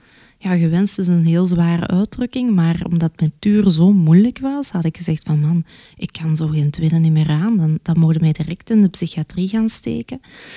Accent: Geel, Antwerp, Belgium; Nu, ik ben van Geel. We zijn redelijk bekend en befaamd voor onze gezinsverpleging en ook onze grote psychiatrie hier. We hebben ook heel veel bijzondere doelgroepen hier op dit grondgebied in Geel.

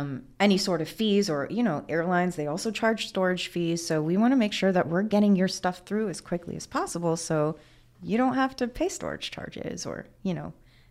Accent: Los Angeles, California, United States; also born or lived in Florida, United States; I'm originally from Los Angeles and I decided, hey, I'm going to, you know, go to school out in California.

